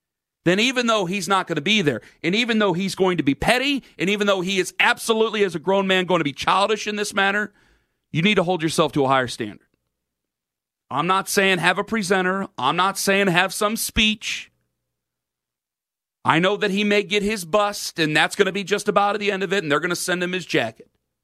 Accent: Canton, Ohio, United States; born there; Stuff that's been said to me since I was born in Canton, Ohio, and more than likely will die in Northeast Ohio.

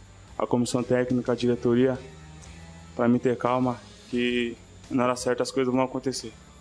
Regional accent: Registro, São Paulo, Brazil; Eu sou natural do interior de Registro, interior de São Paulo.

